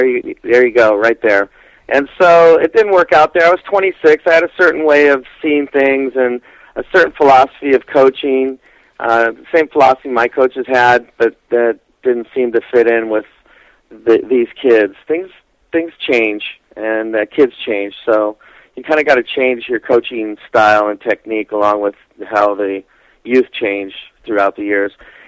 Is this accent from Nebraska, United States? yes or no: no; Vancouver, Washington, United States; now in Southern California, United States; I was born in Washington State and raised outside of Portland, Oregon, in Vancouver, Washington, and it was a great childhood.